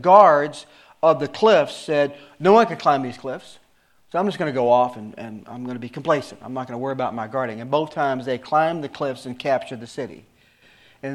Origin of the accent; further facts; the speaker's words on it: the South, United States; I'm from the South. I got to be careful. I got to use big words. Y'all.